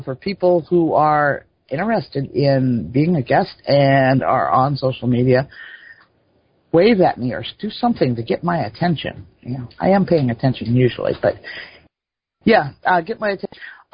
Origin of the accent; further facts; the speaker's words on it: Iowa, United States; accent: Iowa twang; Iowa. And, you know, it's a state that I kind of got a soft spot for. I can even say Iowa now without my accent showing. Most people never guess